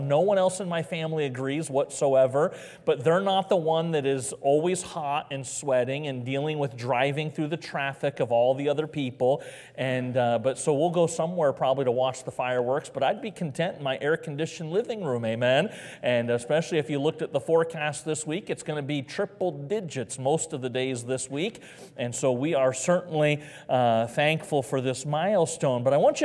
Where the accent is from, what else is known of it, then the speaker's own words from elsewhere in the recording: United States; But I want to be clear this morning that before being an American, I'm a Christian.